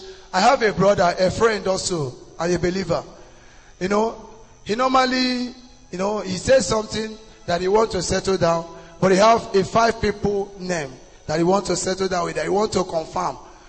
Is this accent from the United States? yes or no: no; Isinjaba, Imo, Nigeria; I'm from Imo State.